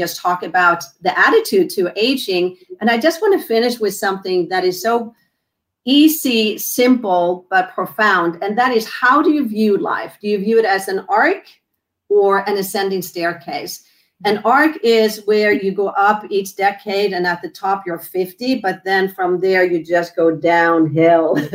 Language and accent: English; Ystad, Skåne, Sweden; Well, that's my hometown.